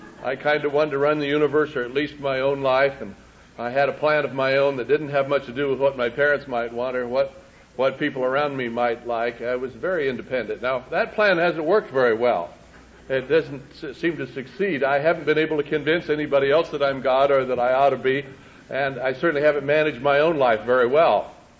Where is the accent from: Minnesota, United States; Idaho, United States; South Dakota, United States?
Idaho, United States; It seems like yesterday when I was a kid growing up in Idaho, just like it was yesterday.